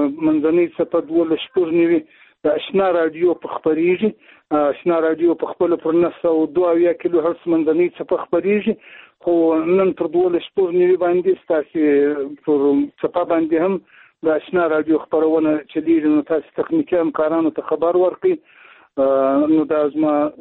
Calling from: Shajoy, Zabul, Afghanistan; د زابل ولایت د شاجوی له ولسوالۍ سره په اړیکه کښې یم

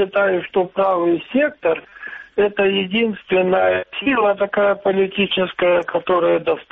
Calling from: Luhansk Oblast, Ukraine; Луганская область.

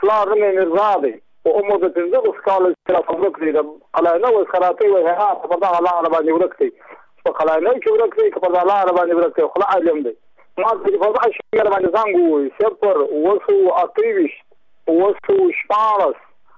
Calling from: Badghis, Afghanistan; زه په خپل د بادغیس ولایت یم د مقر د ولسوالۍ یم.

